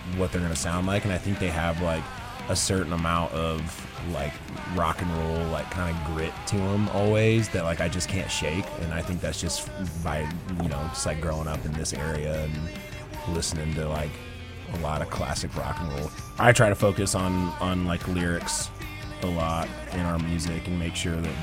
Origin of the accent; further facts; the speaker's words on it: Manchester, North West England, United Kingdom; we grew up in North Manchester, and that's like vivid memories that I still have.